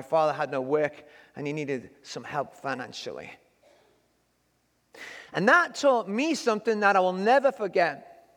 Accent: England, United Kingdom; I learned about generosity a long time ago when I was a teenager growing up in England.

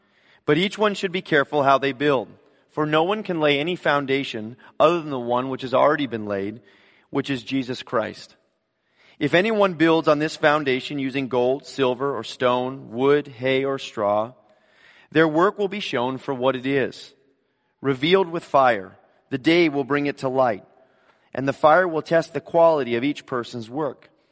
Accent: Los Angeles, California, United States; We're going to go see where I grew up in L.A. My children have never been through my hometown or community, and I'm looking forward to that.

